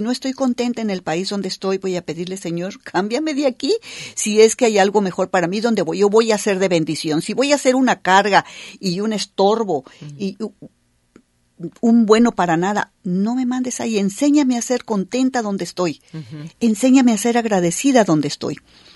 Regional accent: Mexico; moved away; Yo soy de México originalmente.

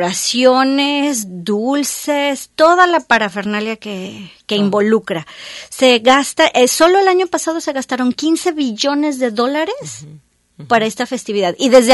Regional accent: Mexico; Yo soy mexicana, estoy muy orgullosa de mis orígenes, de mi país

